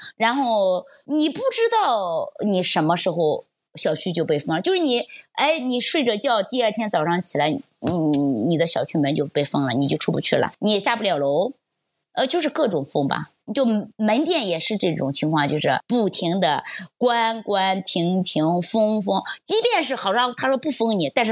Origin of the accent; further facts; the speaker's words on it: Hancheng, Shaanxi, China; 因为我老家是韩城的嘛，就是司马迁的故乡。